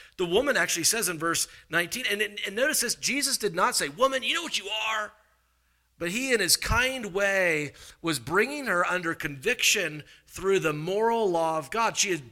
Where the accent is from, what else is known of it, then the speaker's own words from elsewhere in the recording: Simpsonville, South Carolina, United States; also born or lived in Malden; And I grew up in Simpsonville and Malden, right there in Greenville.